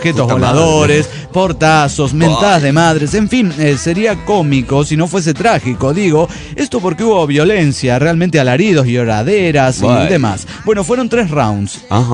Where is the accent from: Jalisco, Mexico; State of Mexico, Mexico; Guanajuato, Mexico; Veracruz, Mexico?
Guanajuato, Mexico; Celaya; de Celaya, Guanajuato, México.